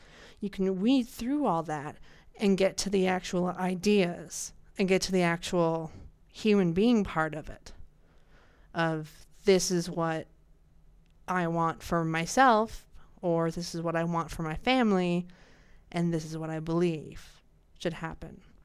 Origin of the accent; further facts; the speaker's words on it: Montana, United States; about my school, where I'm from, in where my hometown in Montana is